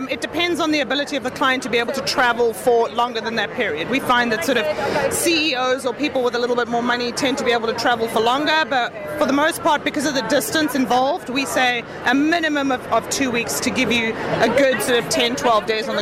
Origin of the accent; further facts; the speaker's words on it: South Africa; I'm born and raised in South Africa, so of course it holds a very special place in my heart.